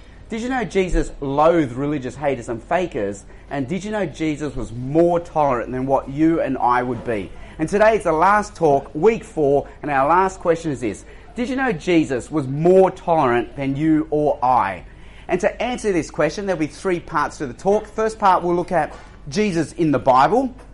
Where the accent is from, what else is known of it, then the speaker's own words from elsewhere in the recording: Australia; also born or lived in Hong Kong; This is a picture of my parents and me as a baby in the 1960s. This is when we moved from Hong Kong to Australia.